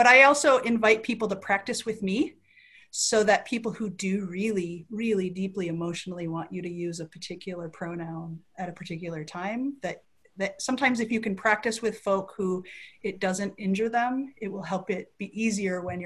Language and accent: English; South Dakota, United States; So I grew up in South Dakota, and how we use terms like gender or sex is very different than here in San Francisco.